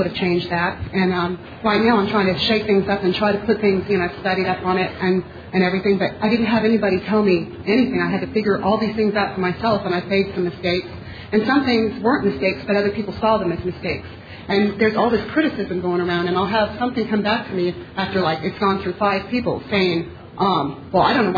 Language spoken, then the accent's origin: English; Fort Walton Beach, Florida, United States; I'm an addict from Greater Pensacola area, Fort Walton Beach, Florida.